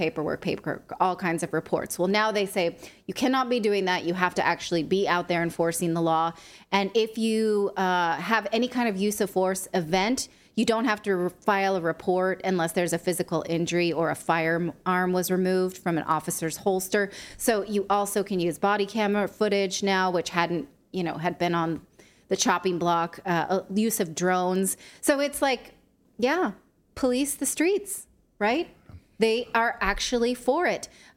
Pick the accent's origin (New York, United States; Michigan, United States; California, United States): California, United States; I come from California. I'm crazy, but not like that, right?